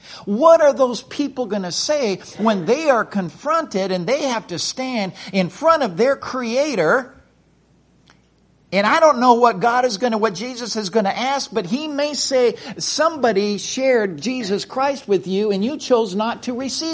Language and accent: English; Minnesota, United States; Mom and grandpa and grandma, they were up in Minnesota. We're originally from Minnesota.